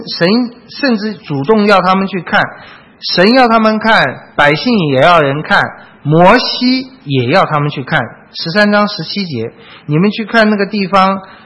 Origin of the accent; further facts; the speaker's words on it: China; 我们中国人真是对那个吃是很看重的